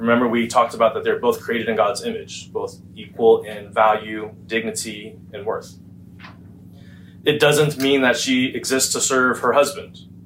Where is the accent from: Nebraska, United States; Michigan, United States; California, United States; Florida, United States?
California, United States; also born or lived in Washington, D.C.; I grew up in Orange County, moved to D.C., and then I moved my wife and 4 kids back from D.C. back here to Orange County about 10 years ago.